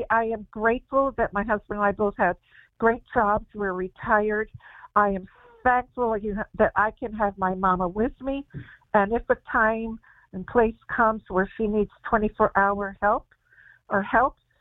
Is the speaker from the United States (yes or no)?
yes; New York, United States; born there; But Mom, I'm an American. I was born in New York. I hardly know how to speak Spanish.